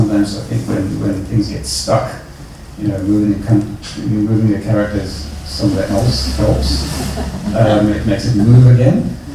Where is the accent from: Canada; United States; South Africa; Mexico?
South Africa; moved away as an adult; The outlines of my biography, I spent my youth in South Africa, and then I left the country to study elsewhere